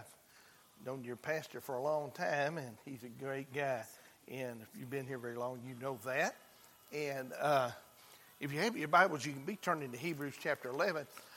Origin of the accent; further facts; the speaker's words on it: Arkansas, United States; also born or lived in Shreveport; I wasn't born here, but I was raised in Arkansas. Let me put it that way. I was born in Shreveport, Louisiana.